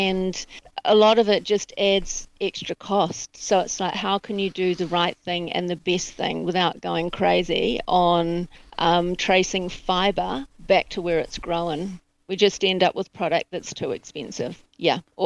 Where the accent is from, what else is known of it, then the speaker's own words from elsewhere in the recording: Auckland, New Zealand; I grew up in Auckland. I've lived in a few other places around New Zealand and overseas, but found my way back here for family.